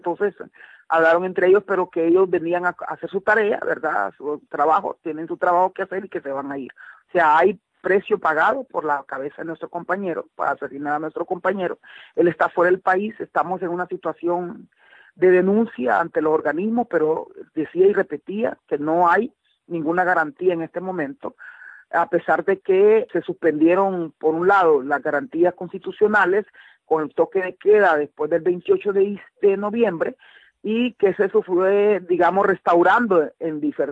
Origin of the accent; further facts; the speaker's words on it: Honduras; como comunidad garífuna y como pueblo hondureño